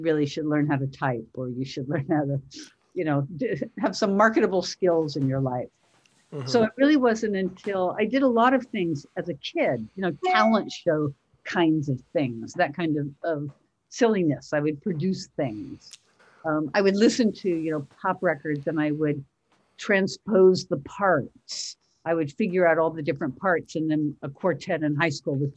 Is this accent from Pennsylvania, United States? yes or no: no; San Francisco, California, United States; I was born in San Francisco, which is where I grew up. I'm one of many, many children.